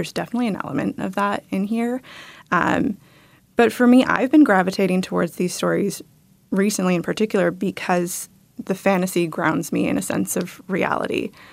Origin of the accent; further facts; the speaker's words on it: Philippines; And also, as like a Filipino, resisting imperialism and like colonialism is in the DNA of our stories and the way that we tell those stories.